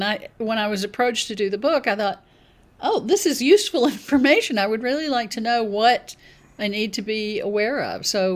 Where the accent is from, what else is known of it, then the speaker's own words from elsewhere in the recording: Nashville, Tennessee, United States; So growing up on Battery Lane here in Nashville and then in Brentwood on Franklin Pike Circle before Brentwood was the Brentwood